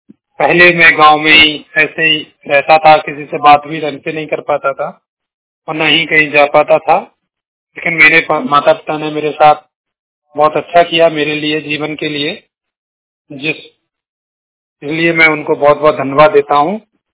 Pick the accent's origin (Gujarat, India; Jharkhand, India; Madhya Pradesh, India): Madhya Pradesh, India; Gwalior; ग्वालियर से बात कर रहा हूँ। मैं आपको अपने बारे में बताना चाहता हूँ। मैं ग्वालियर जिले का रहने वाला हूँ